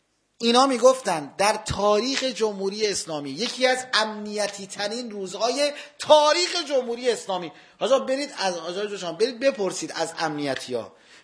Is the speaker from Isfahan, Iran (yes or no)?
no; Abadan, Khuzestan, Iran; من خودم من بچه آبادان هستم، من پدرم و مادرم جفتشون سابقه جنگ دارم، ما خانوادگی تو عصر آبادان توی خود سده آبادان بودیم،